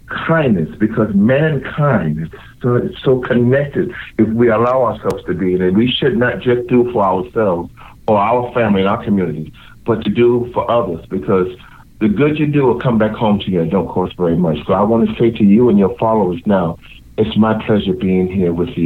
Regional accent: Havelock, North Carolina, United States; But then we were raised in North Carolina, a little place called Havelock, down there in Harlem, where New Bern is. My mom and dad's from New Bern, North Carolina.

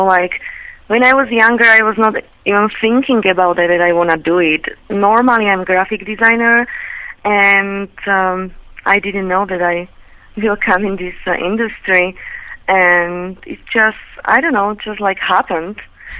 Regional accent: Slovakia; No, I'm from Slovakia.

